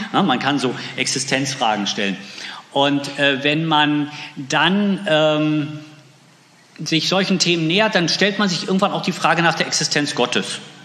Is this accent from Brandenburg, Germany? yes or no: yes; Pritzwalk, Brandenburg, Germany; ich bin im Brandenburgischen aufgewachsen, genauer gesagt in Pritzwalk. Das werden die wenigsten kennen wahrscheinlich. Es liegt so in der Mitte zwischen Hamburg und Berlin.